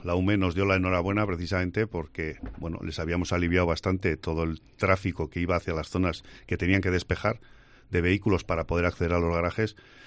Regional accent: Pamplona, Navarre, Spain; sois vascos, ¿de dónde venís? De Pamplona.

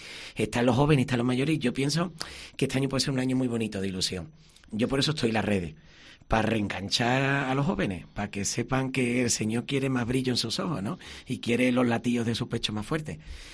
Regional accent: Rociana, Andalusia, Spain; born there; now in Seville, Spain; yo desde pequeño, me ha encantado que nombres mi pueblo natal, Rociana, aunque después mi familia pues compró casa en Sevilla y ya nos vinimos con mucho cariño.

